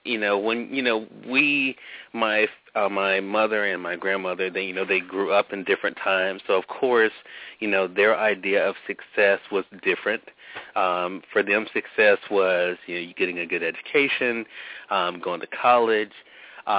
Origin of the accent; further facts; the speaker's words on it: Mississippi, United States; Actually, Mississippi, where I've moved back to now. Actually grew up in Mississippi.